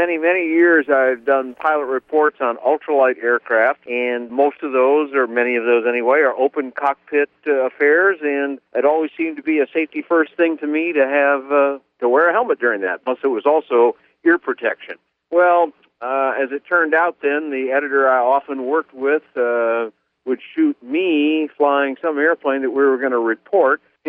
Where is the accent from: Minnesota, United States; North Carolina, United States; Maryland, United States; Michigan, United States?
Minnesota, United States; My home state of Minnesota is quite a bit cooler today.